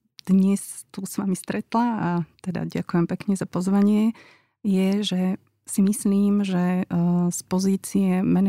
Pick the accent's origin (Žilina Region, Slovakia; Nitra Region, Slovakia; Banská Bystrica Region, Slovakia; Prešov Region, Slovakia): Žilina Region, Slovakia; Ja pochádzam z Liptova, som štvrté dieťa zo štyroch a sme boli rodina striktne patriarchálna.